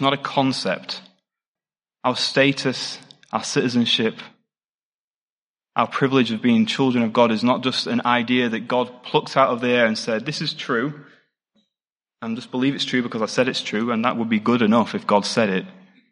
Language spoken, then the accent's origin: English; United Kingdom; I'm a British person